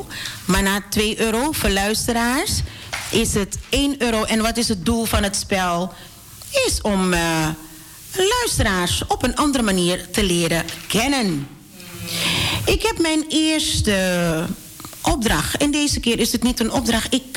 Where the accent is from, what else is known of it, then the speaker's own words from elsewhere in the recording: Arnhem, Gelderland, Netherlands; ik kom oorspronkelijk uit Arnhem.